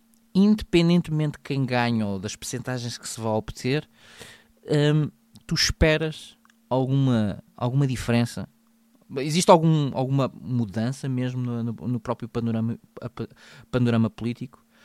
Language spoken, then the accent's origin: Portuguese; Portugal; Eu como português, como contribuinte